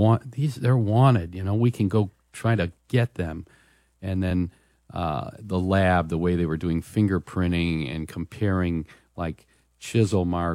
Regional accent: Chicago, Illinois, United States; You know, I'm from Chicago, and I remember when I went through the training academy

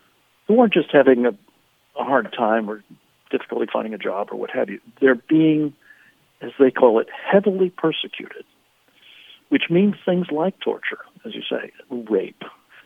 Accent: Pittsburgh, Pennsylvania, United States; I grew up with her in Pittsburgh, Pennsylvania, a couple blocks away from a place called the Tree of Life Synagogue

